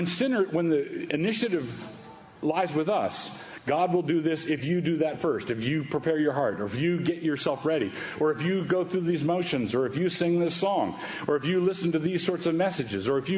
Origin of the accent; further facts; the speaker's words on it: United States; I say it this way because I'm an American, all right?